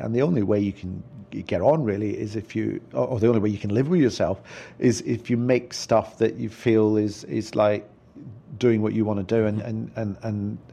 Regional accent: Glasgow, Scotland, United Kingdom; I grew up in Scotland, in Glasgow

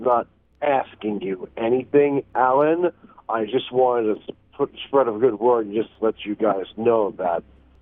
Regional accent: Staten Island, New York, United States; I'm from New York, Staten Island, New York.

